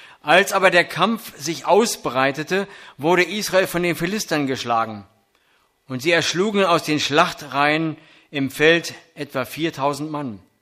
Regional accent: Berlin, Germany; accent: Berlin; Ich stamme ursprünglich aus Berlin, deswegen meinen Akzent können wir vielleicht ein bisschen raushören, obwohl ich eigentlich hochdeutsch erzogen worden bin.

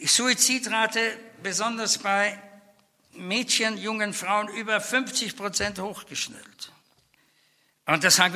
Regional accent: Vienna, Austria; nicht vom Taufstand, da war ich evangelisch, aber vom Erziehungswesen her aus dem Katholizismus in Wien, ja, aufgewachsen im Kindergarten, katholisch

